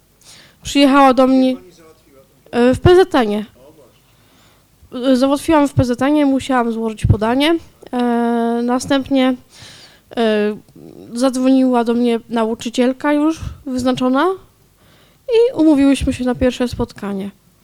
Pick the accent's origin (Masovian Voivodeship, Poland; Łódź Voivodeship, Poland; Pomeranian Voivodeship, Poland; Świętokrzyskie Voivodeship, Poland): Pomeranian Voivodeship, Poland; Słupsk; Ogólnie przyjechałam z grupą z Wyszkowa, ale jestem ze Słupska.